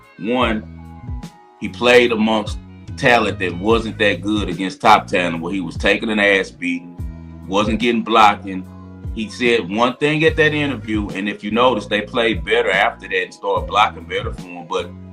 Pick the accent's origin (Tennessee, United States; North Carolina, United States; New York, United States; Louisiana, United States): Louisiana, United States; Monroe; I grew up in Monroe, Louisiana, 45 minutes from the campus. We went to homecoming every year growing up.